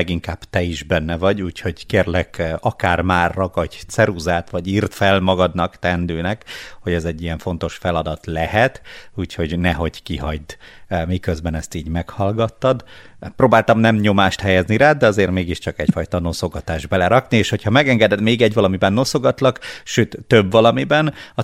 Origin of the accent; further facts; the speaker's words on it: Borsod-Abaúj-Zemplén, Hungary; mivel én is Borsodi vagyok